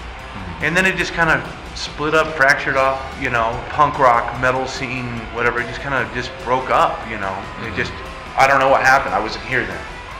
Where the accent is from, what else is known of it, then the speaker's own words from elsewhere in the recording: Salt Lake City, Utah, United States; I grew up here in Salt Lake, mm-hmm. and then I moved away, and then I came back 3 years ago